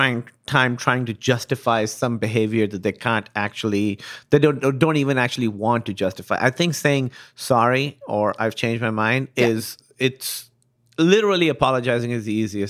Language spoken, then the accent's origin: English; Pakistan; Listen, I grew up in Pakistan, right? And I grew up watching Bollywood movies.